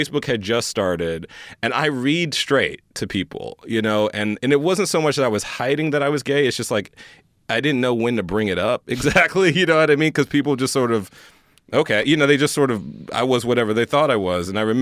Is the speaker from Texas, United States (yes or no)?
yes; Houston, Texas, United States; moved away as an adult; I grew up in Houston, Texas. I knew I wanted to get the hell out of Houston, Texas. No shade to Houston. I love Houston. It's hot, though, and there's no film industry there. So I knew I wanted to get to California.